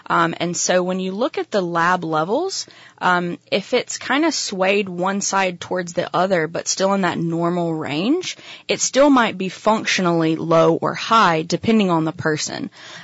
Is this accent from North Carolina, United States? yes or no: yes; North Carolina, United States; South Carolina, South but Carolina. I'm from North Carolina.